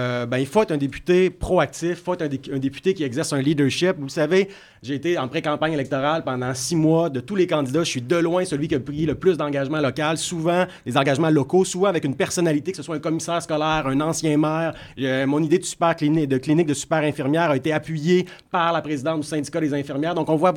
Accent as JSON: {"language": "French", "town": "Sherbrooke", "region": "Quebec", "country": "Canada", "said": "Je viens de Sherbrooke, je suis le seul des 4-6 qui habitent dans le comté"}